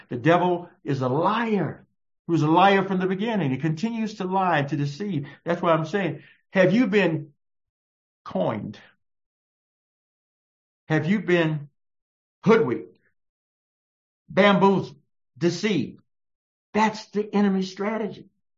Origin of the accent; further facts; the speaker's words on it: Texas, United States; Oh, growing up in Texas, I used to run cross country in high school.